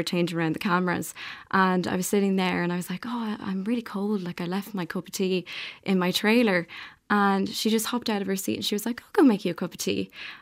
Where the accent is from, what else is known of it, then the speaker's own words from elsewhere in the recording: Drogheda, County Louth, Ireland; I'm from Drogheda.